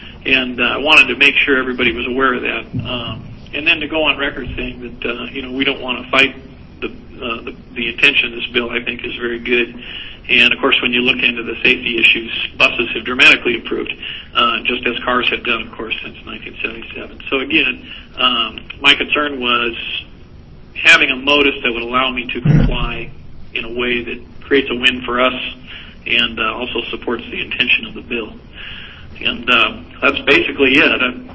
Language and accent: English; Washington, United States; And I'm from Washington originally, and I know in Washington there's reimbursement money.